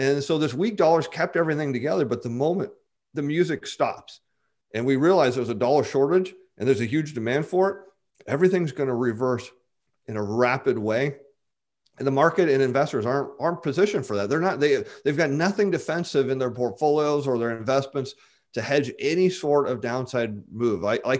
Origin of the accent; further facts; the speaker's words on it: United States; And it's weird to me as an American that people think that our currency is worthless.